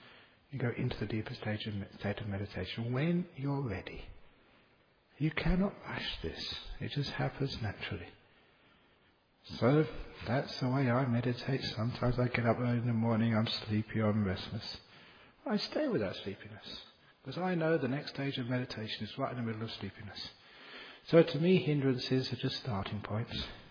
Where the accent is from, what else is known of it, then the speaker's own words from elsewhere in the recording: London, United Kingdom; born there; and of course, you know, I was born in London.